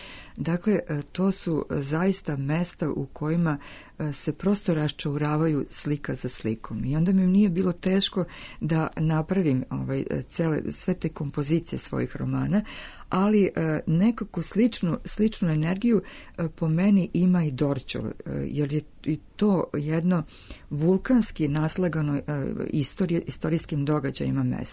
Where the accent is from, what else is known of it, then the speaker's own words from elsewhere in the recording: Split, Split-Dalmatia County, Croatia; moved away; koja dolazim iz Splita, koja sam došla iz Splita